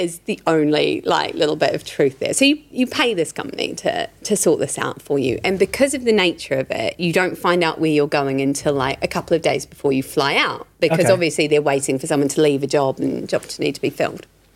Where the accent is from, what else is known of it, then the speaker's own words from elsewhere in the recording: Birmingham, West Midlands, United Kingdom; also born or lived in New Zealand; I'm actually from Birmingham. So I lived in New Zealand. I went to uni in New Zealand and everything like that.